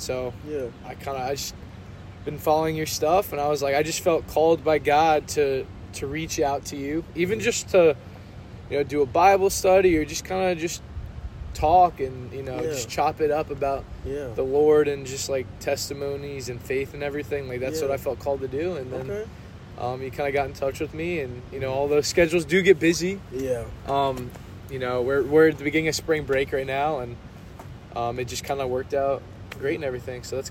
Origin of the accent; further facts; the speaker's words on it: Raleigh, North Carolina, United States; I'm a senior here at High Point. I'm from Raleigh, North Carolina.